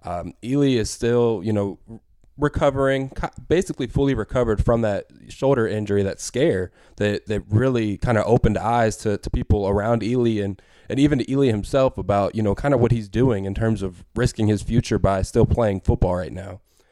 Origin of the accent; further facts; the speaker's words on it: Jackson, Mississippi, United States; But especially in Mississippi and you know, growing up in Jackson, I guess you could say, you know, money doesn't always grow on trees, as they say.